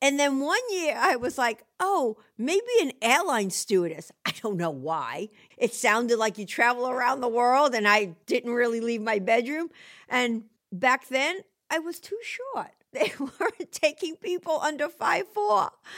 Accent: Queens, New York, United States; I grew up in Rosedale, Queens. It was Italian, Irish, mostly in the neighborhood.

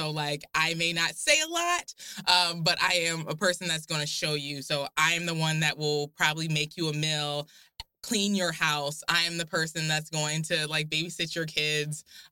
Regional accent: Portland, Oregon, United States; born there; I was born at Emmanuel Hospital, so.

